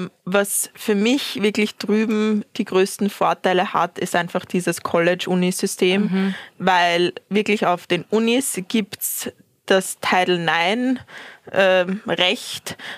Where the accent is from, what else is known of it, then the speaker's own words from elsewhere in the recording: Austria; also ich bin in der Nähe von Wien aufgewachsen